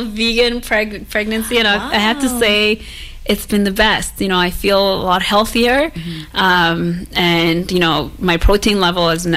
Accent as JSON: {"language": "English", "town": "Toronto", "region": "Ontario", "country": "Canada", "tie": "born or raised there", "moved": "as an adult", "lives_now": "Vancouver, Canada", "said": "I grew up in Toronto for 20 years."}